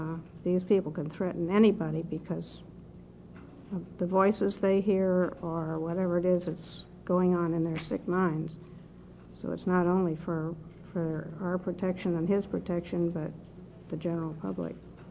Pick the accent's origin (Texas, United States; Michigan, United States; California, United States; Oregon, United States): Oregon, United States; Beaverton; from Beaverton, Washington County.